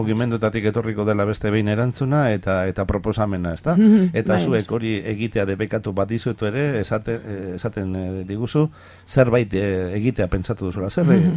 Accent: Bilbao, Basque Country, Spain; ni bilbotarra naiz

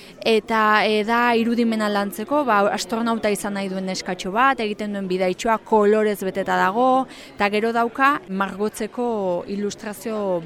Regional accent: Legorreta, Basque Country, Spain; Legorretatik nator, Gipuzkoatik, erretxo txiki bat dela.

